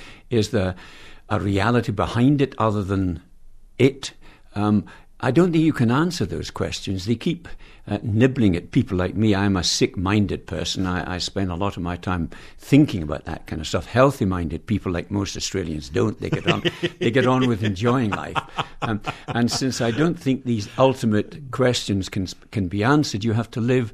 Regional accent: Alexandria, Scotland, United Kingdom; I come from Alexandria outside Glasgow, 20 miles north of Glasgow, on the banks of the River Leven.

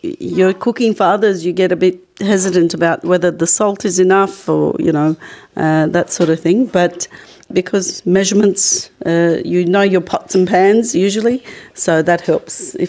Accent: Australia; My parents migrated. They chose Australia as their home and we grew up in Australia

